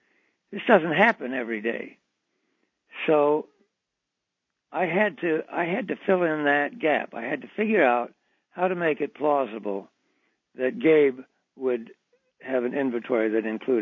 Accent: Three Oaks, Michigan, United States; We often vacationed near my hometown of Three Oaks, Michigan, and always tried to find a place near the lake.

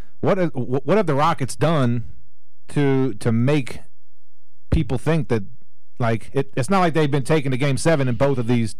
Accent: Elmira, New York, United States; I'm from Elmira. Get it right, man.

